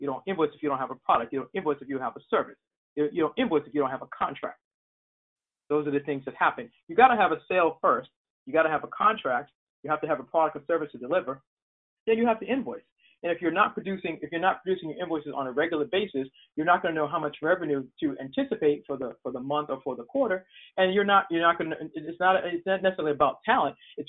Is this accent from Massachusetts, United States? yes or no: yes; Boston, Massachusetts, United States; now in Maryland, United States; I'm originally from Boston, so I actually live in Maryland now. So outside of Boston, where I'm from